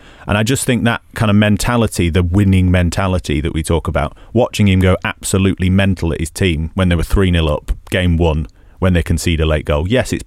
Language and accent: English; Salford, North West England, United Kingdom; He sounds more Manx than I do, and I grew up in Salford.